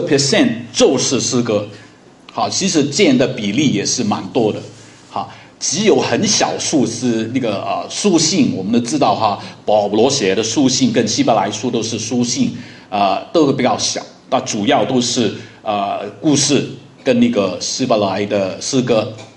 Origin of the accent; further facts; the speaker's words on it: China; 我们中国人都很多诗